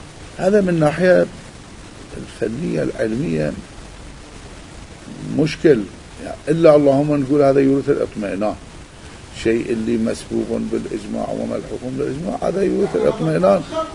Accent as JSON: {"language": "Arabic", "country": "Iraq", "said": "مثل ما يقولون عندنا بالعراق"}